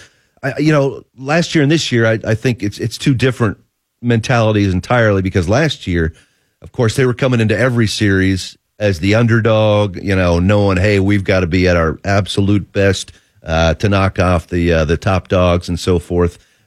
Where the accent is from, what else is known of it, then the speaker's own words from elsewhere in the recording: Virginia, United States; the Capitals were the team I grew up with in Northern Virginia.